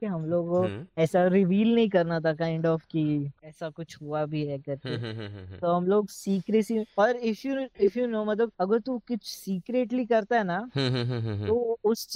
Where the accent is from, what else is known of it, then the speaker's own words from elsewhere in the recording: West Bengal, India; हम बंगाली लोगों का अलग ही रेप्यूटेशन और ये होता था, दबदबा होता था हमारे